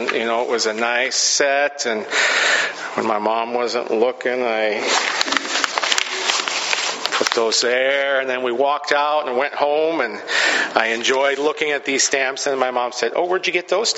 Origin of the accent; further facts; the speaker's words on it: Stanwood, Washington, United States; also born or lived in Camano Island; I grew up in Camino Island and Stanwood, and they're all Norwegian up there, so we called it Sprouse Ritz.